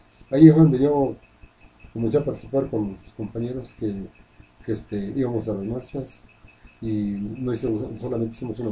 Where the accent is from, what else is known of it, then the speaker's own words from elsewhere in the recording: Tianguistenco, State of Mexico, Mexico; Soy del pueblo de Santa María de Tenguistengo, la zona norte de Tenguistengo, un pueblo que fue segregado al municipio, sin estar dentro del municipio